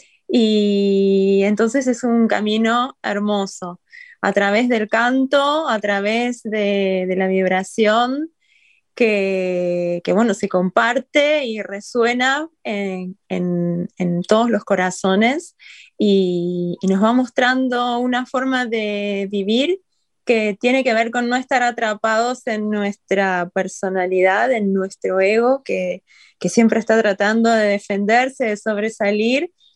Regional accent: Argentina; Yo en Argentina, yo soy psicóloga en primer lugar, como tantos argentinos

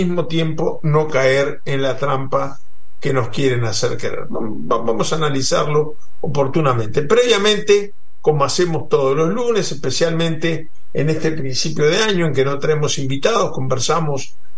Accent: Uruguay; así de locos somos los uruguayos.

